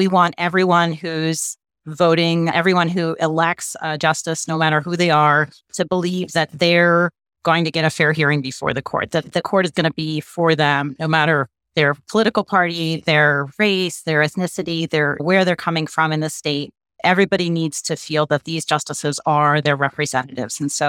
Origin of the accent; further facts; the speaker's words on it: Maryland, United States; They settled in Maryland. So I grew up in Maryland.